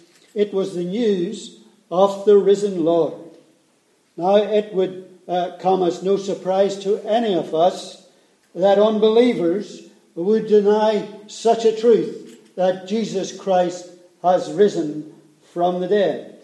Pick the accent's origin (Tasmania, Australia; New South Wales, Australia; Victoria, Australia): Tasmania, Australia; As you know, we're from Tasmania. The temperature there is a little different to Perth.